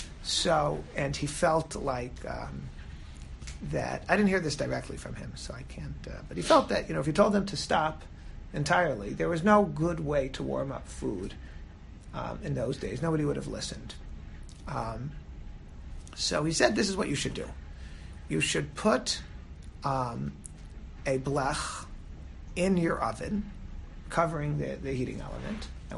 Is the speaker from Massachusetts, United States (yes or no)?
no; Silver Spring, Maryland, United States; I'm from Silver Spring, so I'm not from Kamil